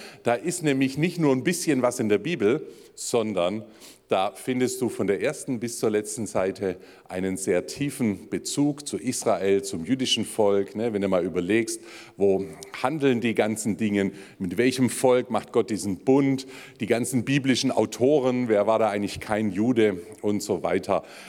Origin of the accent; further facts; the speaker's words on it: Baden-Württemberg, Germany; Ich bin ja nebenan im Landkreis Calw geboren, von daher ist mir dieser Ort seit Kindheit vertraut, denn es war der Weg zur Autobahn hinaus aus unseren tiefen Schwarzwaldtälern.